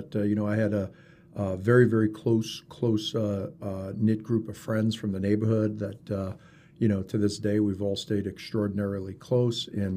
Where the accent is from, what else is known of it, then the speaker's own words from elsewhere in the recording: East Islip, New York, United States; now in Rochester, United States; Yeah, so I originally grew up in Long Island, New York, in a little town called East Islip, my entire childhood.